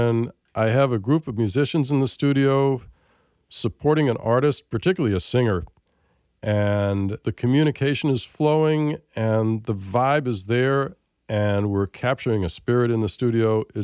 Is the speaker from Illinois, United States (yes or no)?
no; Arizona, United States; also born or lived in Massachusetts / New Jersey; I grew up partly in Arizona and in New Jersey. My dad had a job that had us move around quite a bit.